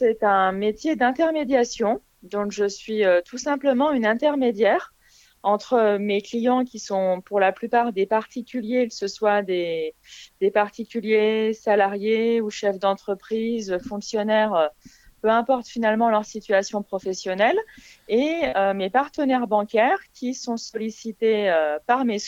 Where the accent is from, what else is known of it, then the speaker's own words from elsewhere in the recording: Grenoble, Auvergne-Rhône-Alpes, France; now in Lyon, France; Alors déjà, je suis originaire de Grenoble.